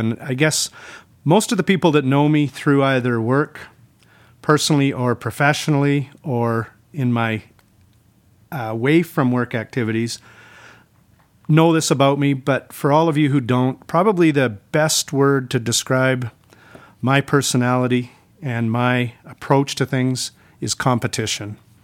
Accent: Campbell River, British Columbia, Canada; I was born and raised in Campbell River. When I grew up there, it was about the same size as Salmon Arm was about 3-4 years ago. I attended a very new small high school there and graduated from a school called Southgate Secondary.

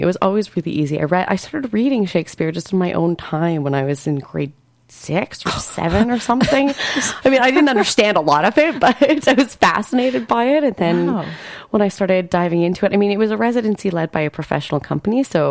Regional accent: Edmonton, Alberta, Canada; And I'm from Edmonton, so that was convenient.

